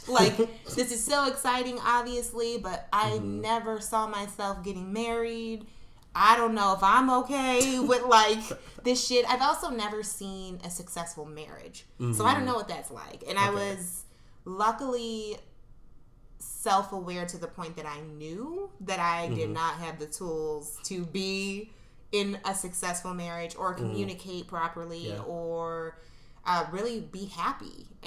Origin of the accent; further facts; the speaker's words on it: Chicago, Illinois, United States; I am from Chicago, everybody. I'm 31. Ooh. My pronouns are she, her. I am a woman. My ethnicity is Black and Puerto Rican. Lived in Chicago area my whole life.